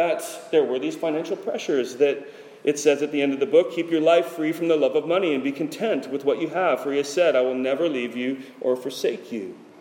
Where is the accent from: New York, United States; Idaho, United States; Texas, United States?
Idaho, United States; Boise; because I remember when I was growing up in Boise, Idaho, my biggest goal was to get the heck out of Boise, Idaho.